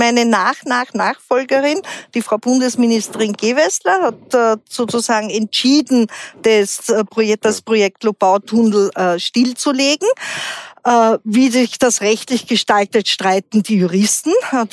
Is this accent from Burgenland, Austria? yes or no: no; Vienna, Austria; ich bin im Wiener Gemeindebau groß geworden